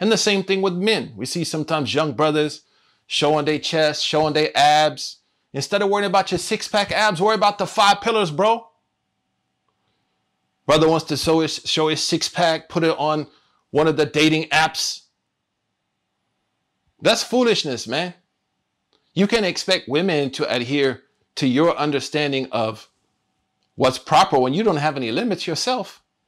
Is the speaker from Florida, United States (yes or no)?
no; Oklahoma, United States; from Oklahoma who kills snakes and spiders.